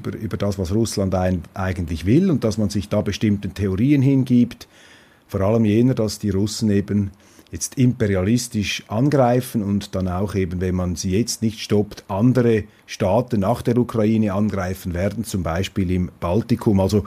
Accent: Switzerland; Es ist nicht an mir als Schweizer, diese Wahrnehmung zu qualifizieren.

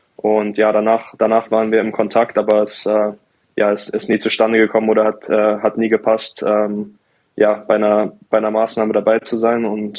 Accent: Mannheim, Baden-Württemberg, Germany; weil mein Elternhaus in Mannheim, wo ich aufgewachsen bin, das war in der Straße, in dem die ganzen oder viele von den Adler Mannheim-Spielern gewohnt haben.

